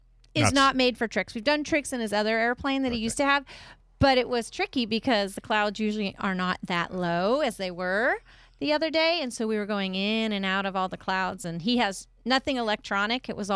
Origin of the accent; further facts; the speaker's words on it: California, United States; We're like, oh, my God, we're from Southern California.